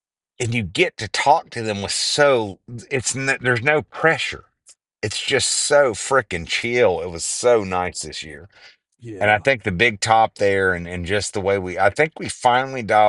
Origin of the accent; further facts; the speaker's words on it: West Virginia, United States; Because I'm from West Virginia, so I show up there, right?